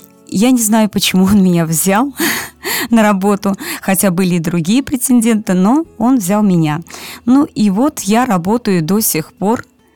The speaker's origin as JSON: {"language": "Russian", "town": "Tver", "region": "Tver Oblast", "country": "Russia", "tie": "born or raised there", "said": "Ну, я коренная тверичанка. Родилась я и выросла в Твери."}